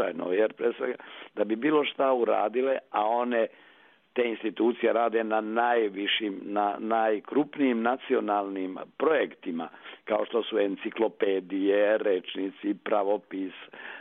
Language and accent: Serbian; Republika Srpska, Bosnia & Herzegovina; now in Serbia; i kod nas u Republici Srpskoj, pa i ovde, jeli, dakle u Srbiji